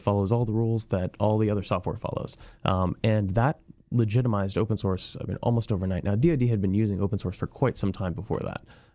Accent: Hawaii, United States; So Norwegian, for the record. and so, although I grew up in Hawaii, which makes me a walking contradiction.

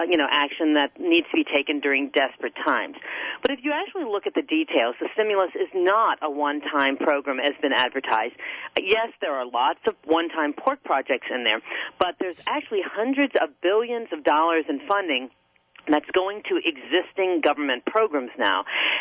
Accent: United States; I am an American who is an optimist. I believe in our country

